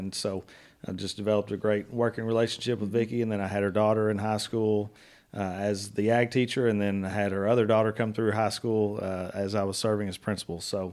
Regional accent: Kentucky, United States; You know, I was raised here in Webster County.

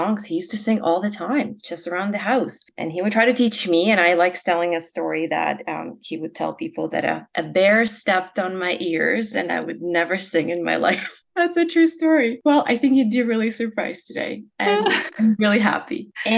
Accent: Ukraine; English is a second language; also born or lived in Russia; So I'm coming from Ukraine, and music was always a big part of what we did.

